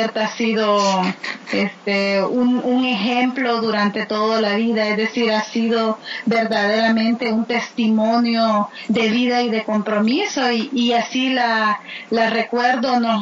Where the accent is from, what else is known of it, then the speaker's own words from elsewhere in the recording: El Salvador; tenemos raíces comunes, pues somos de El Salvador también